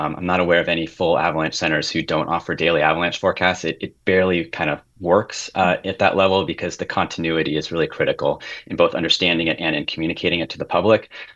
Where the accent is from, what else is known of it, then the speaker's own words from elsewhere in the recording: California, United States; now in Tahoe, United States; I mean, I grew up in the Bay Area and I wish I was growing up in Tahoe. And then when I sort of was freed from college, I moved to the mountains